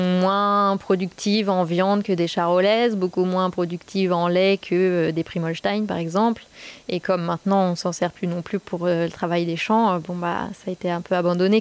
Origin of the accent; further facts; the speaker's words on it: Bourgogne-Franche-Comté, France; Alors moi, comme je suis de la Nièvre, j'avais plutôt un projet viande parce que c'est ce que j'ai toujours vu.